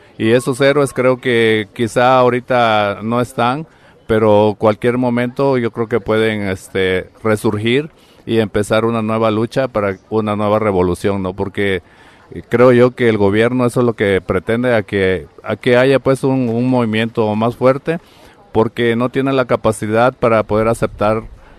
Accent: Chiapas, Mexico; nosotros somos del estado de Chiapas y también nuestra representación la tenemos aquí en el Distrito Federal

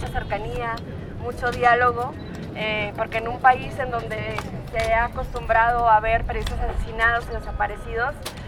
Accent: Chihuahua, Mexico; vengo del estado de Chihuahua

